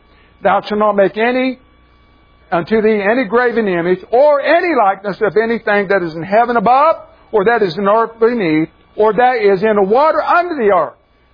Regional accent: South Carolina, United States; And down to South Carolina, my home state, down in Columbia

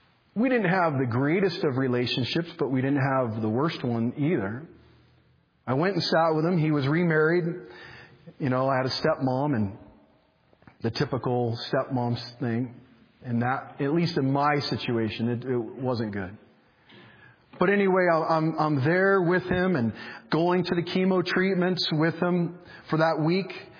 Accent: San Diego, California, United States; I grew up in San Diego, California. I was kicked out of the house at 17. I grew up on the beach.

